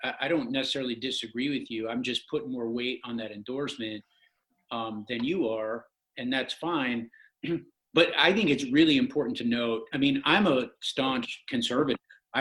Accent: United States; He never embarrassed me as an American.

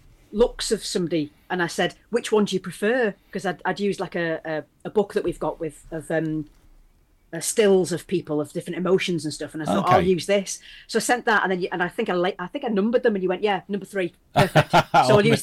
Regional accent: Wales, United Kingdom; it's also very much a Welsh thing. I can say that because I am Welsh

